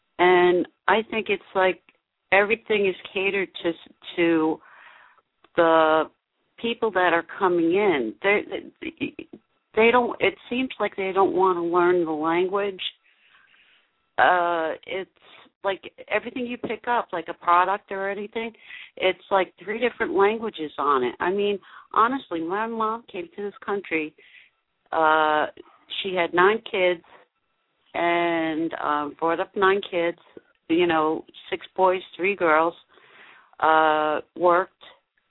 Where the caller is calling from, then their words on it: West Milford, New Jersey, United States; from West Milford, New Jersey.